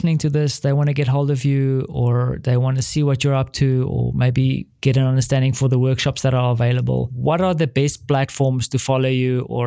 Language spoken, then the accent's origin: English; South Africa; I am South African.